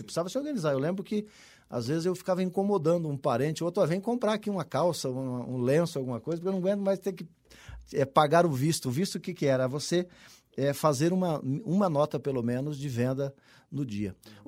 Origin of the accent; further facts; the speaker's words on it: Paraíso do Norte, Paraná, Brazil; now in Cascavel, Brazil; Eu saí de Paraíso do Norte, cheguei em Cascavel, uma cidade muito pequena, né, morar numa cidade já grande, nos anos 80, em Cascavel.